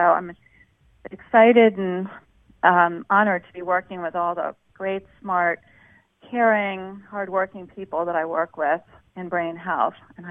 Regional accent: Connecticut, United States; So I grew up in Connecticut, basically, and my sport was sailing starting at age 9

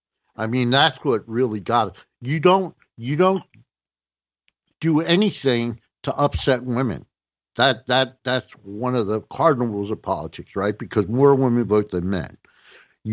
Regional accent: New Jersey, United States; some politician from my home state of New Jersey

